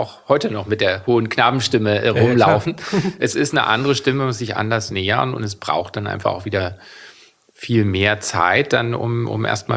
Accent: Weimar, Thuringia, Germany; Ich bin ja in Weimar aufgewachsen, eine Stadt, wo auch Kultur eine ganz große Rolle spielt.

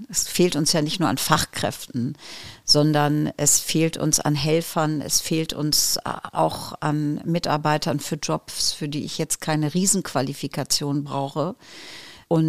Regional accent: Holtland, Lower Saxony, Germany; Ich komme eigentlich aus Holtland. Jetzt werden alle sagen, dieses Dorf kennen wir. Wahrscheinlich nicht. Das ist im Landkreis Leer. Bin dort aufgewachsen auf einem Hof, bin also ein Bauernkind und lebe jetzt genau 5 Kilometer entfernt.

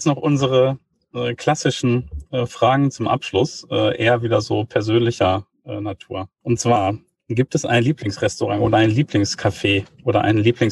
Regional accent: Berlin, Germany; Das ist ja auch eine tolle Geschichte als Berliner.

